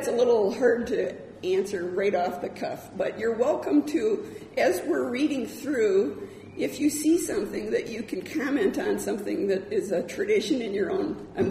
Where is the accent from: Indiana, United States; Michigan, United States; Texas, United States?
Michigan, United States; I'm from Michigan originally.